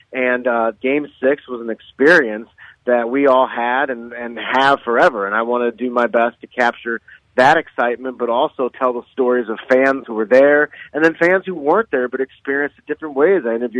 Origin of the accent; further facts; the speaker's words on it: St. Louis, Missouri, United States; because I grew up in St. Louis and in Cardinals country